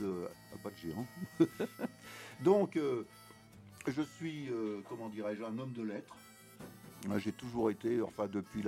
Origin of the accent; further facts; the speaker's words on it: Aix-les-Bains, Auvergne-Rhône-Alpes, France; moved away as an adult; Donc, vous quittez la Savoie parce que j'étais d'Aix-les-Bains. Donc, j'ai quitté la Savoie.